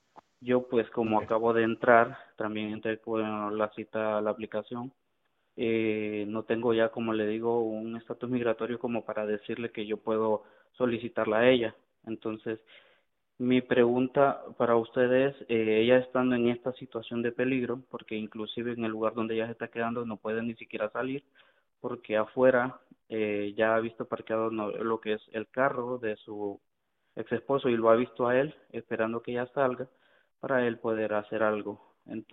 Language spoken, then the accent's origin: Spanish; Honduras; moved away as an adult; now in United States; yo soy de Honduras. Yo me vine hace poco, el año pasado, finales del año pasado, para Estados Unidos